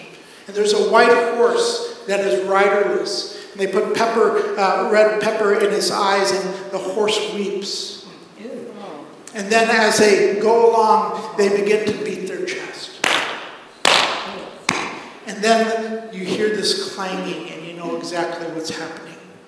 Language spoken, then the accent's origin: English; Pakistan; Growing up in Pakistan